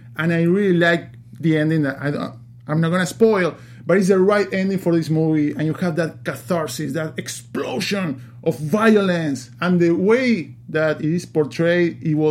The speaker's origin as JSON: {"language": "English", "country": "Uruguay", "second_language": "English", "said": "I'm from Uruguay."}